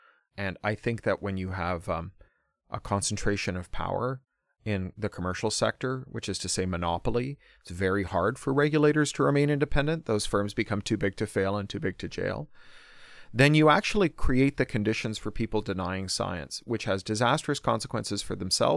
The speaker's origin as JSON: {"language": "English", "town": "Toronto", "region": "Ontario", "country": "Canada", "tie": "born or raised there", "said": "I grew up specifically in Toronto in the 1980s"}